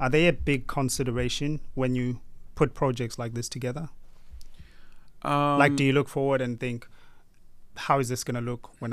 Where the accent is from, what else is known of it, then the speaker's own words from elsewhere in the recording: South Africa; We're both from South Africa, by the way.